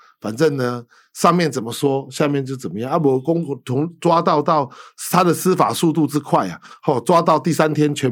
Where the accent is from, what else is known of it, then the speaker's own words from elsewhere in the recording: Taiwan; 我们台湾人在柬埔寨旅行的时候，万一你掉护照